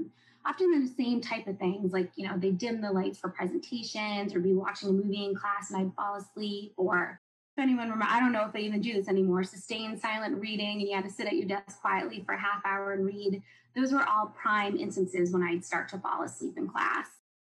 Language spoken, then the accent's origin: English; Maine, United States; I grew up in Maine in a really small coastal town